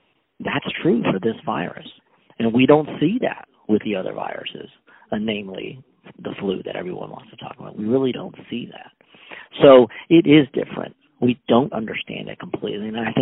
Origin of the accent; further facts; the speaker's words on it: Taiwan; now in United States; In sort of my home country of Taiwan, where my parents live, SARS was a gigantic problem.